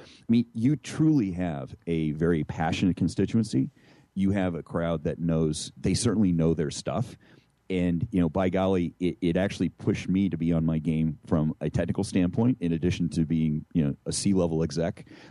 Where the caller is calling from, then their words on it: Atlanta, Georgia, United States; So I'm in sweaty Atlanta, Georgia.